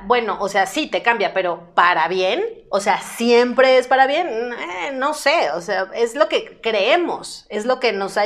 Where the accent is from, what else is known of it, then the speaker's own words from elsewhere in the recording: Mazatlán, Sinaloa, Mexico; yo soy de Mazatlán, Sinaloa, que es un puerto hermoso y que ya no está tan chiquito